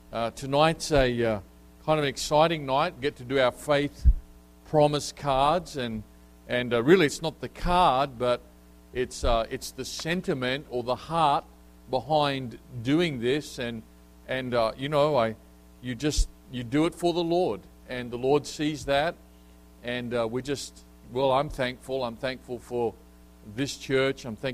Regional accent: Australia; I'm an Australian. I love Australia. I'm a passionate Australian.

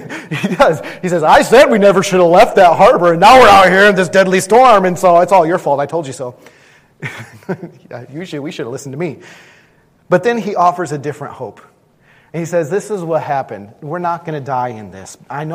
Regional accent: Minnesota, United States; I'm a Minnesotan. I can drive through anything.

